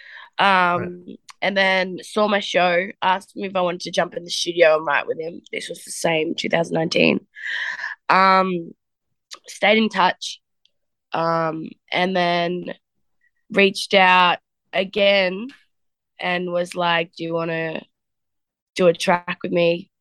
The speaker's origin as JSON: {"language": "English", "town": "Melbourne", "region": "Victoria", "country": "Australia", "said": "I'm from Melbourne, but I'll fly home today."}